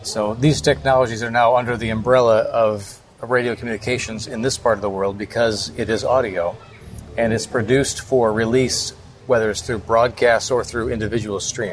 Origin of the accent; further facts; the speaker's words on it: United States; Now, of course, me as an American, we currently have good diplomatic ties with Tunisia.